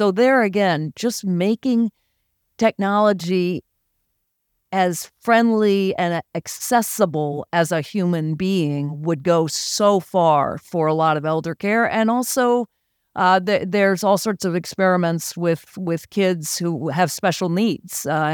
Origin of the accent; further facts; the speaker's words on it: the South, United States; it's that part of me that was the woman growing up in the South where I'm supposed to be seen but not heard